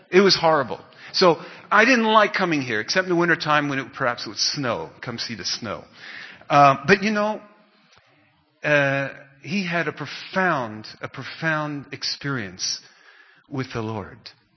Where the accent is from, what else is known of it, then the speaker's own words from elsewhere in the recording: Sa'ala, Central District, Israel; was raised, my most formative years were spent in a small town north of Tel Aviv called Sa'ala, but I grew up in the Baptist Village.